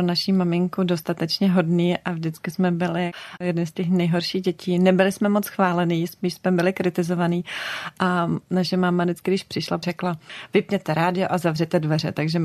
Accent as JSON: {"language": "Czech", "region": "Prague", "country": "Czechia", "tie": "born there", "said": "já jsem se narodila v Praze, ale jezdila jsem celou dobu do Velkých Bílovic za babičkou na Moravu"}